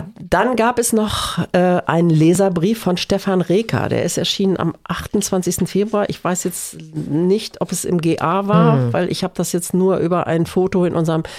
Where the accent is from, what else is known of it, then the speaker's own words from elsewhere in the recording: Lower Saxony, Germany; ich komme ja auch aus dem Raum Hannover. Da kennen wir das ja auch nicht.